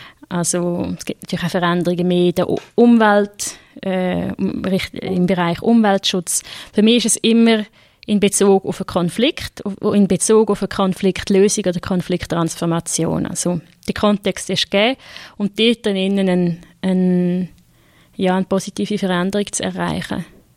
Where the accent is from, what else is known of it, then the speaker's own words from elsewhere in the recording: Switzerland; Ich habe da als Schweizerin ja doch sehr viel Freiheiten, mich zu äußern